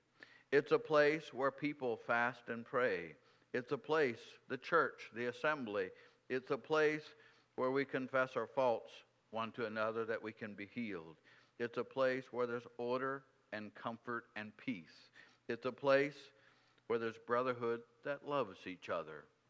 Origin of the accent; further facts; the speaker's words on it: United States; am I right in saying that we as an American people are sort of extreme on the side of being independent?